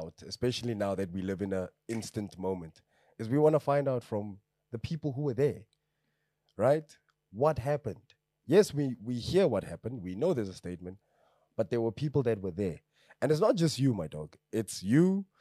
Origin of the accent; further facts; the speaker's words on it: South Africa; You see, we live in South Africa and we have a great system, like on paper, right? But we all know, being South African, how certain processes aren't followed